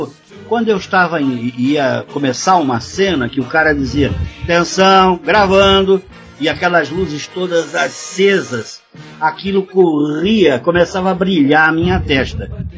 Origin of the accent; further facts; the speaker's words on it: Santos, São Paulo, Brazil; eu não via como morar em São Paulo, porque eu sou santista, eu gosto de praia